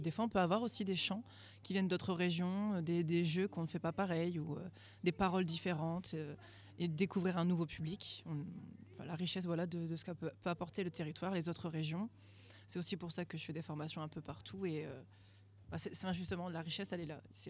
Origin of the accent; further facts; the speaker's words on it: Hauts-de-France, France; je viens de l'Aisne, dans 02, anciennement la Picardie, voilà.